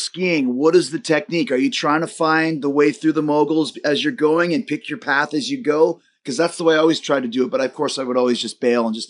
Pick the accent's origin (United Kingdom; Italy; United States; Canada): Canada; Let's kind of start because I'm Canadian and I have been skiing since I was 8 years old.